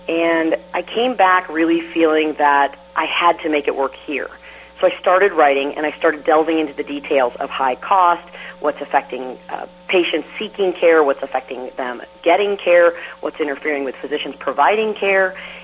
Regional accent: Washington, United States; I am in Washington State, and I'm in a small town, actually my hometown. I was born and raised here, and my father's been practicing as a pediatrician in this same town since 1970.

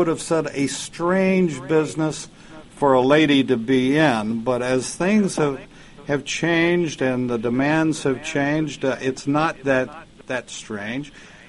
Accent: Texas, United States; as a Texan, we're still waiting on Alaska to start melting so we can again be the biggest state in the Union.

